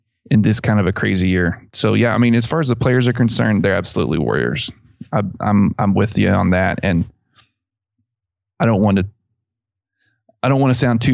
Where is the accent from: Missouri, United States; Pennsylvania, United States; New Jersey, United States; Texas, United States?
Texas, United States; Abilene; I grew up around Abilene.